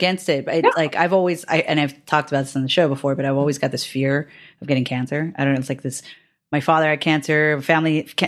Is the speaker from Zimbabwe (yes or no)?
no; Hawaii, United States; also born or lived in California; because I grew up half of my life in California and then the other half back in Hawaii. But I'm from Hawaii originally.